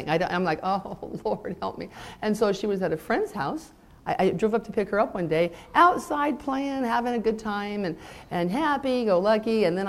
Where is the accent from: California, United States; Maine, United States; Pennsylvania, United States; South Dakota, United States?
California, United States; I know some of you think I'm tweaky, I'm from California